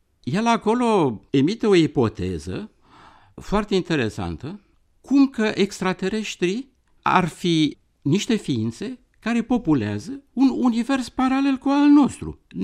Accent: Bucharest, Romania; Eu m-am născut în București, în plină epocă post-stalinistă. Părinții mei au venit, mama din Ardeal, tatăl meu din Banat. Și am copilărit acolo pe stradă, sigur, până la 23 de ani

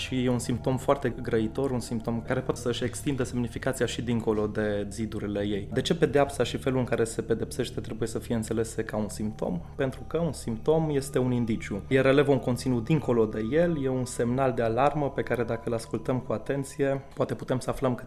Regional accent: Cluj-Napoca, Cluj County, Romania; De exemplu, eu vin din Cluj

